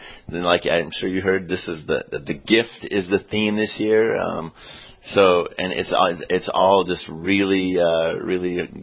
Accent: Two Harbors, Minnesota, United States; I grew up in Two Harbors, Minnesota, which is a town of 4,000 people, so this is where I come from.

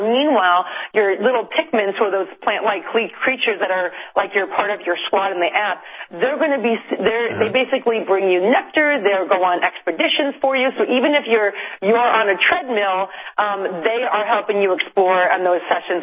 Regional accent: Chicago, Illinois, United States; But honestly, I mean, I'm from Chicago.

